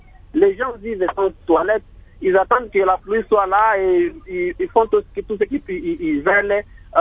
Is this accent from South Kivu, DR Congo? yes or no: yes; Shabunda, South Kivu, DR Congo; Chez nous, à Chabunda, il y a ce qu'on appelait les mamboues.